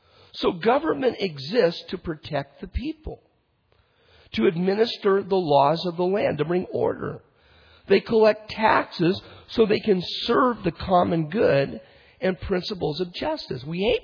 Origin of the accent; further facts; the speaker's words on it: United States; You know, I tell you, as an American, we got debt, don't we?